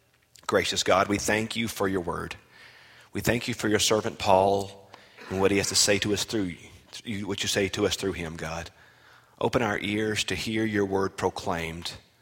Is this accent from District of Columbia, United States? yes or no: no; Bogue Chitto, Mississippi, United States; Now, I'm from Bogachita, Mississippi, and Lithuania is a long way from Bogachita, Mississippi.